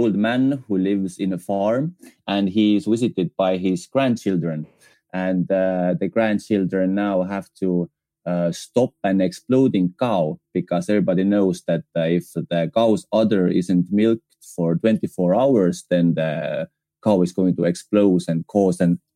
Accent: Estonia; English is a second language; We are from Eastern Europe.

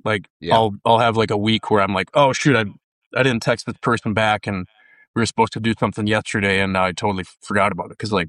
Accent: Minnesota, United States; I grew up in Northern Minnesota. So I grew up listening to, you know

